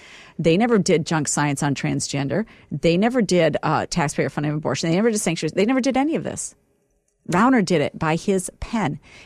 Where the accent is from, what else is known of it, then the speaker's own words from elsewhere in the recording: Vermillion, South Dakota, United States; her parents still live in Vermilion, South Dakota, and attend at least the same church that I got confirmed in, married in, and First Communion.